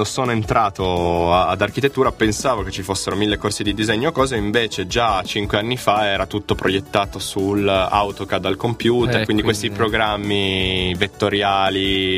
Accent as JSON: {"language": "Italian", "town": "Turin", "region": "Piedmont", "country": "Italy", "tie": "born or raised there", "said": "sono torinese, ma come ti ho detto prima, ho sangue che è una miscela di Puglia e Sicilia, quindi sono cresciuto"}